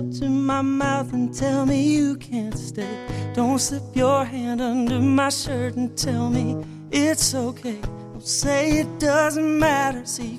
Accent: Mineral Wells, Texas, United States; I'm from Mineral Wells, Texas

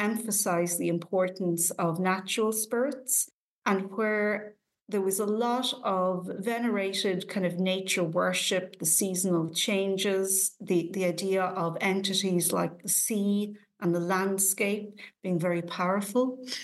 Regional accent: Ireland; Well, I grew up in Ireland in a traditional Catholic household

